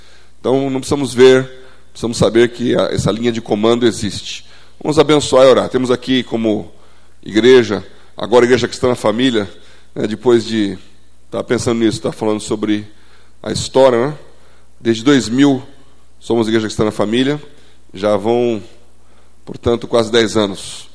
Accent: São Paulo, Brazil; born there; de São Paulo e nasci na Avenida Paulista. Então, paulista, paulistano.

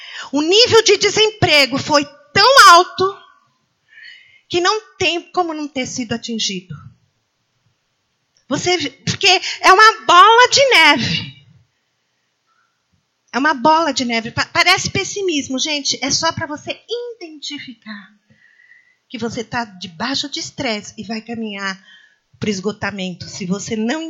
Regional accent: Brazil; Eu tenho até vergonha de falar que é brasileira.

